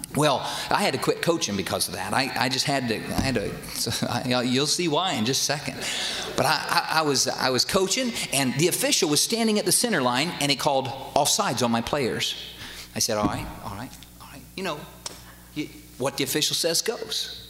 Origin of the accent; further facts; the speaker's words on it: Indiana, United States; I'm from Indiana. One of my heroes of the faith is Bobby Knight. He talked about God more than anybody I know. But I grew up in Indiana.